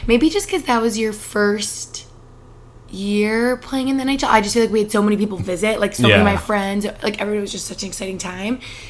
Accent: Northeast, United States; And we're both from the Northeast.

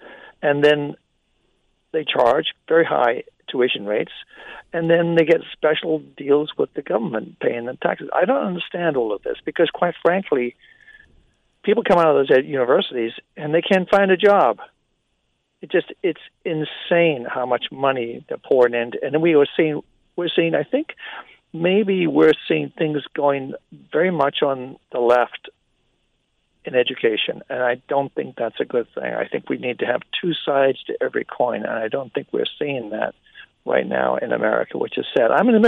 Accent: Newcastle upon Tyne, North East England, United Kingdom; I'm from Newcastle upon Tyne in England.

